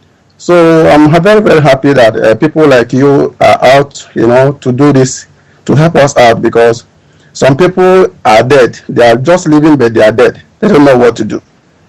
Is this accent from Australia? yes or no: no; Akpo, Anambra, Nigeria; now in China; I'm from Akpo, Orumba South.